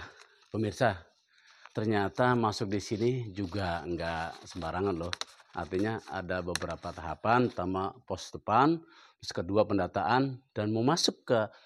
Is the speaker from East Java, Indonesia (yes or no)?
no; Cikarang, West Java, Indonesia; Saya dari Kabupaten Bekasi. Yaitu Kecamatan Karangbagia atau yang sekarang yang sering dikenal itu Cikarang.